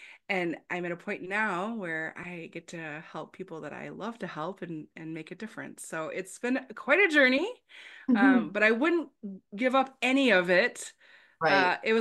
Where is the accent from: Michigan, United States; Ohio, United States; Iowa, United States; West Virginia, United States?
Michigan, United States; Detroit; I'm from Detroit, back in the car industry.